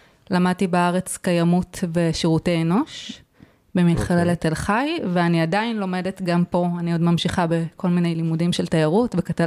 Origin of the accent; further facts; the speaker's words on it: Northern District, Israel; now in Barcelona, Spain; אני במקור מהגולן הרחוק, התרחקתי מהגולן לברצלונה, ממושב רמות.